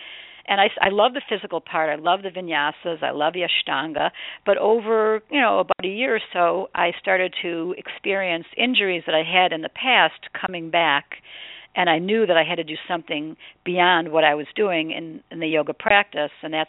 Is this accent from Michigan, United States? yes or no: yes; Detroit, Michigan, United States; born there; I was born in Detroit. I was born in the Detroit Osteopathic Hospital.